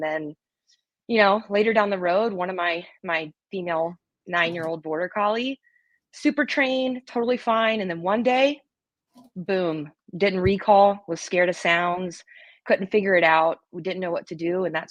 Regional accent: Richmond, Virginia, United States; I live in Colorado. I'm from Richmond, Virginia

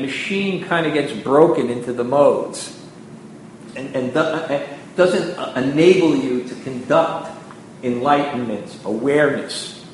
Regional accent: New York, United States; And I'm from New York. I was in New York where no one would go through the Port Authority.

